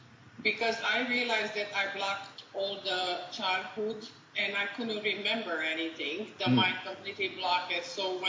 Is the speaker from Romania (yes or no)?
yes; Romania; English is a second language; moved away as an adult; now in United States; I'm from Romania.